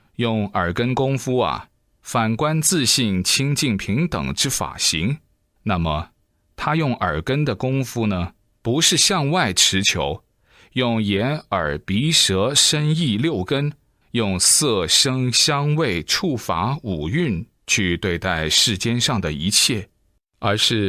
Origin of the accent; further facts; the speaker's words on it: Sichuan, China; 用我们四川人的话来说，就叫瑜伽。